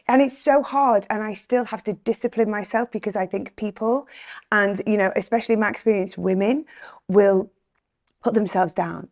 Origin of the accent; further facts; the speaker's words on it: North West England, United Kingdom; now in United States; it's really lovely to go back to my childhood and to to educate people in America about what it's like growing up